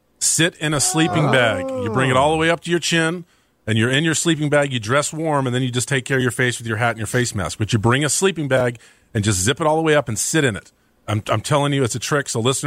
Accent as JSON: {"language": "English", "region": "the South", "country": "United States", "said": "I'm a kid from the South, and I don't know what's going on."}